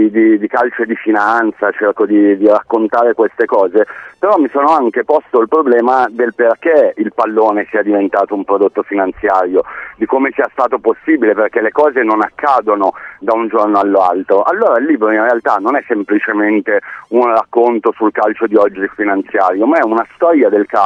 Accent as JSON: {"language": "Italian", "town": "Milan", "region": "Lombardy", "country": "Italy", "said": "io sono di Milano, tifo"}